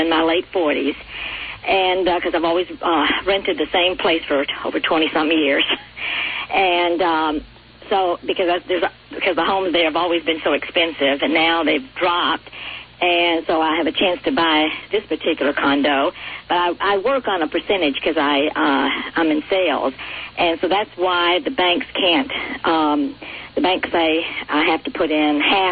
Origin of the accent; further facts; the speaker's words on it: Los Angeles, California, United States; Well, I'm from Los Angeles. I'm just visiting my folks here.